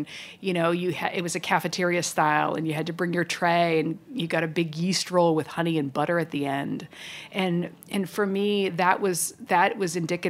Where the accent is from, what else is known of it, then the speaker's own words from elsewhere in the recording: East Coast, United States; growing up on the East Coast, I hate to say it, but that's how a lot of meals are.